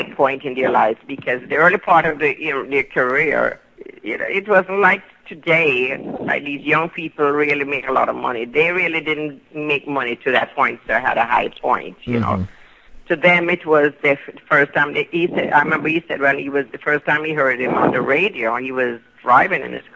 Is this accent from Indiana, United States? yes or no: no; Tyler, Texas, United States; born there; now in California, United States; You know, I was born in Tyler, Texas. And I left there in 19...